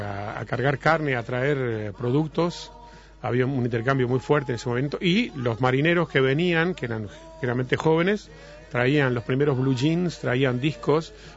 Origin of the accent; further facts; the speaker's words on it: Fray Bentos, Río Negro, Uruguay; now in Montevideo, Uruguay; Yo soy de Fray Bentos.